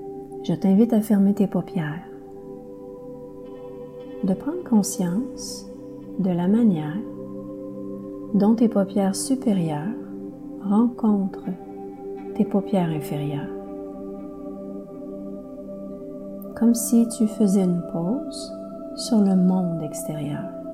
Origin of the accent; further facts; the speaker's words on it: Mont-Laurier, Quebec, Canada; born or raised there